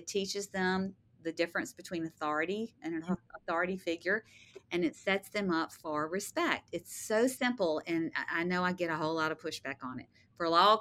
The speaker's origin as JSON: {"language": "English", "region": "Mississippi", "country": "United States", "also_born_or_lived": "Louisiana", "said": "I know I'm from the South. I know I'm, you know, Mississippi, Louisiana girl"}